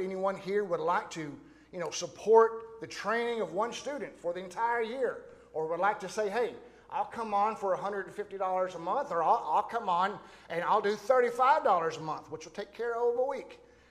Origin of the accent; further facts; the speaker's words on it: Arkansas, United States; I'm from Arkansas, mashed taters.